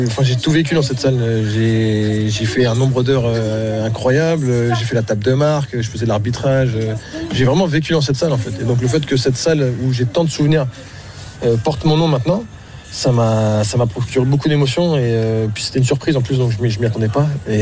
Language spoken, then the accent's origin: French; Charenton-le-Pont, Île-de-France, France; moi, déjà, je suis de Charenton. Donc, en fait, c'est le seul club pour lequel j'ai joué en jeune.